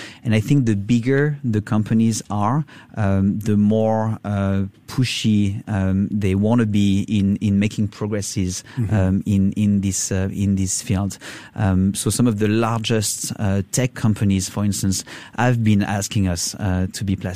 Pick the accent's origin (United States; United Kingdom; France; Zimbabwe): France; English is a second language; moved away as an adult; also born or lived in Europe; now in Shanghai, China; I'm myself from France. I was raised in Europe, and I've been in Asia for about 16 years, most of my time in Shanghai, in China.